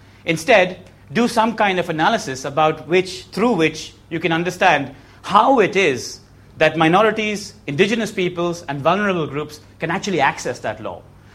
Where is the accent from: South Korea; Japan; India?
India; European in inverted commas because I'm Indian